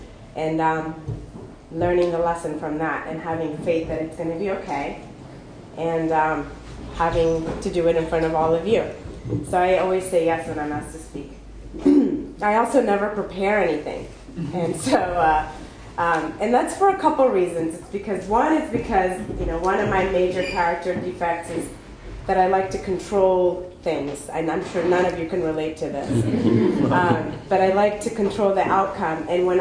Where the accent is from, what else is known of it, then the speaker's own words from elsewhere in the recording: Addis Ababa, Ethiopia; I am a child of immigrants. I was born in Ethiopia, in a town called Addis Ababa.